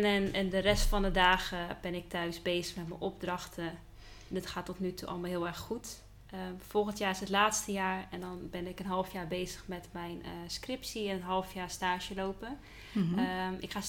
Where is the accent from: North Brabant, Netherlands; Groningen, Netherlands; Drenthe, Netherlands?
Drenthe, Netherlands; Emmen; moved away as an adult; also born or lived in Haarlem; now in Amsterdam, Netherlands; Ik ben 26 jaar. Ik kom uit Drenthe, uit Emmen. Ik heb daar een hele fijne jeugd gehad. Mijn ouders wonen daar nog steeds. Toen ik 19 was, ben ik verhuisd naar Haarlem. Daar heb ik 2 jaar gewoond. Op mijn 21ste ben ik verhuisd naar Amsterdam.